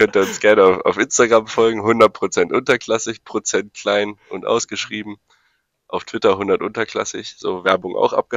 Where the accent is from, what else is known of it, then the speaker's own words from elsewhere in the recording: Bielefeld, North Rhine-Westphalia, Germany; Also als Bielefelder wurde da noch ein bisschen rausgenommen.